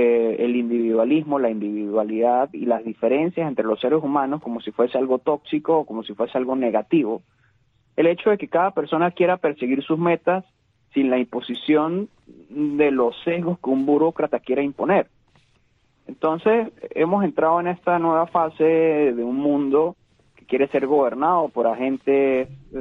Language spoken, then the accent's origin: Spanish; Venezuela; todos nosotros que crecimos en la Venezuela del chavismo entendimos cómo el proceso de igualar es destruir